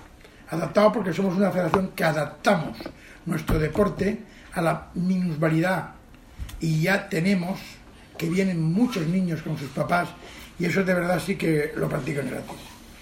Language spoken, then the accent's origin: Spanish; Alicante, Valencian Community, Spain; yo no soy de Elche, soy de Alicante